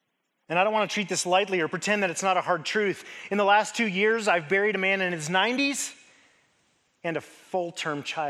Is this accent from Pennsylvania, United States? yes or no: no; Denver, Colorado, United States; I'm from Denver. And in Denver, the mountains, the big mountains, the mountains, the only mountains in Denver, are on the west.